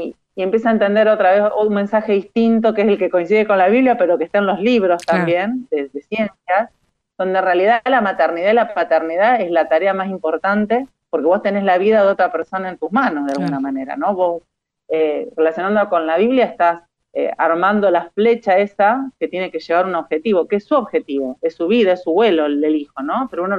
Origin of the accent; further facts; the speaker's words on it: San Lorenzo, Santa Fe, Argentina; vivo en Argentina, en la provincia de Santa Fe, en una ciudad que está al lado de Rosario. Aunque no soy rosarina, soy de la ciudad histórica de San Lorenzo, la primera batalla de San Martín.